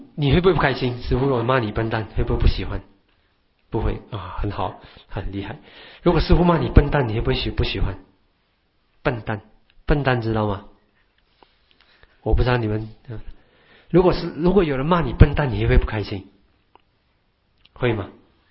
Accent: Malaysia; 马来西亚的孩子呢，我从马来西亚来

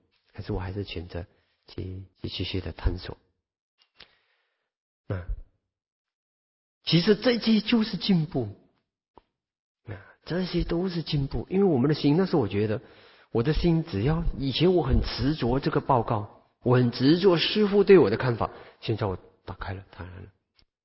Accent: China; 我们中国人的君子报仇十年未晚之类的那种想法会出来。

